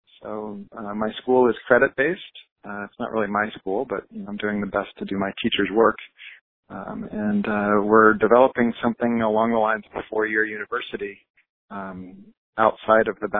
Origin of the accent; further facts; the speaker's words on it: United States; The simplest version, I'm 45. I'm an American. I have a French name. My father's from Louisiana, where they spoke French first and English second.